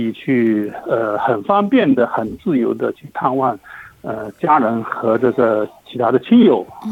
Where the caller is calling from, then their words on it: Sydney, New South Wales, Australia; 我是悉尼的